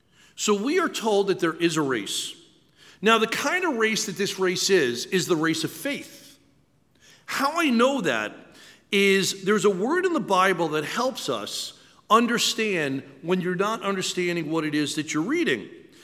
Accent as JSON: {"language": "English", "town": "Long Island", "region": "New York", "country": "United States", "tie": "born or raised there", "said": "I was raised Jewish in New York. I'm from Long Island. And as a Jewish boy at 13 years old, one of the things that you have to do is be bar mitzvahed."}